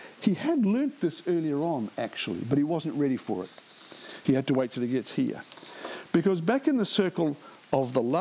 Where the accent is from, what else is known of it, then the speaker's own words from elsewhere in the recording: New Zealand; Now, growing up in New Zealand in the 60s and 70s, desire was not a word that we associated with good things.